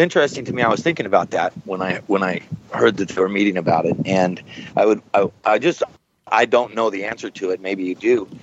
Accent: United States; I was 12 years old. I'm an American.

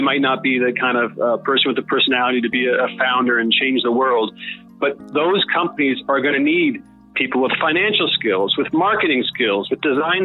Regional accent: Australia; I think a lot of it actually has to come with, you know, being Australian and being in this part of the world and that whole tyranny of distance.

